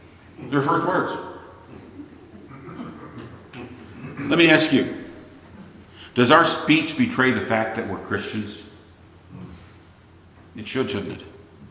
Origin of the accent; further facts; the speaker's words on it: United States; accent: American; moved away; I'm from the States originally. I apologize for that. It's where my mother happened to be when I was born. I didn't have much choice in the matter. I learned to speak in the States. And because I learned to speak in the States, they say I have an American accent.